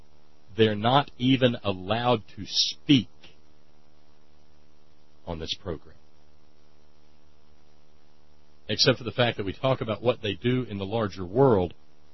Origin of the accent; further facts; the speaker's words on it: Ohio, United States; the rural folk of Appalachia or the flatlands of my home state of Ohio